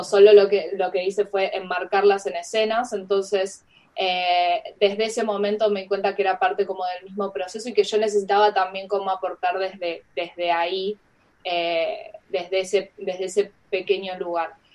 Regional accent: Lomas de Zamora, Buenos Aires Province, Argentina; porque yo soy de Lomas también

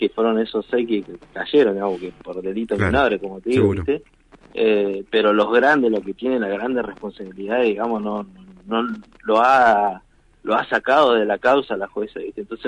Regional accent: Sierra Grande, Río Negro, Argentina; Los últimos dos nacimos acá en Sierra Grande.

